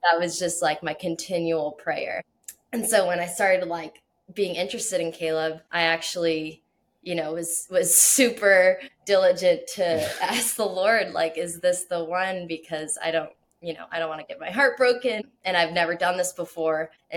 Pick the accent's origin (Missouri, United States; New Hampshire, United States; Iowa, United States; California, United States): New Hampshire, United States; Pelham; I grew up in Pelham, New Hampshire. My parents got married, bought a house, and kind of built onto that house as their family grew. And so I was in one house growing up.